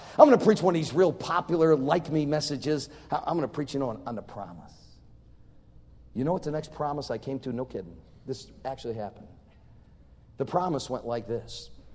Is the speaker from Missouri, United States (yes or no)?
no; Connecticut, United States; See, I grew up in Connecticut, a New England guy. And you know, that's like halfway between New York and Boston, 100 miles to each place.